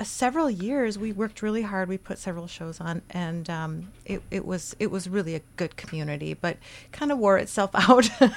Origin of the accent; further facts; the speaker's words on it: St. Louis Park, Minnesota, United States; now in Faribault, United States; I am a transplant from St. Louis Park, Minneapolis, and a year ago bought a house in Faribault